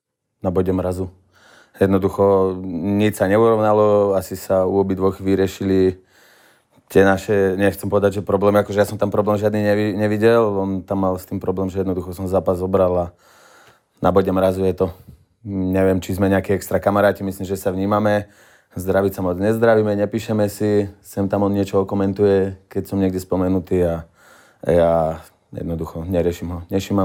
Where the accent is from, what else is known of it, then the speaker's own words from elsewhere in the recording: Žilina, Žilina Region, Slovakia; bola to taká nejaká možnosť vtedy v Žiline, odkiaľ som